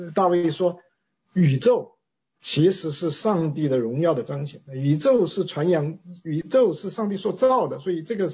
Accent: China; 我们大部分的这个我们中国人

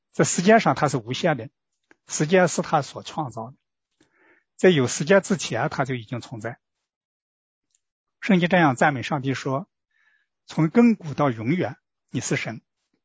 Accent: China; 我们中国人有一句歇后语这样说

